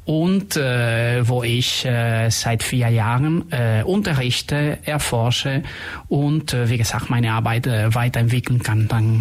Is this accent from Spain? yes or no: yes; Spain; German is a second language; moved away as an adult; also born or lived in France; also ich bin Spanier. Aber seitdem ich 21 Jahre alt war, habe ich nicht mehr in Spanien gewohnt